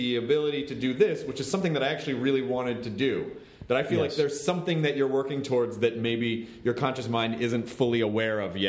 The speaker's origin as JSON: {"language": "English", "region": "the South", "country": "United States", "tie": "born or raised there", "said": "I was socially ostracized and tortured relentlessly growing up in the South."}